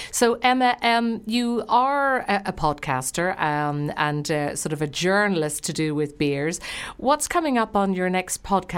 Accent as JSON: {"language": "English", "country": "Ireland", "said": "Well, I would be biased, wouldn't I, being Irish?"}